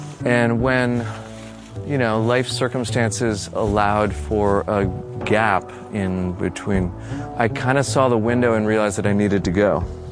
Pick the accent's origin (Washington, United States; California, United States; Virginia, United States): Washington, United States; Seattle; So I grew up primarily in Seattle. Hiking, climbing, doing things in the mountains is kind of like, it's what we did